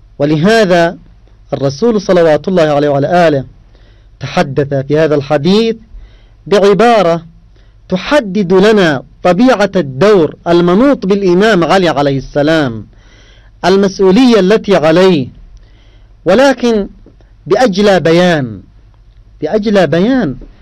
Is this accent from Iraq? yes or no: no; Yemen; هنا عندنا في اليمن احتفل بها الآباء واحتفل بها الأجداد وتوارثتها الأجيال.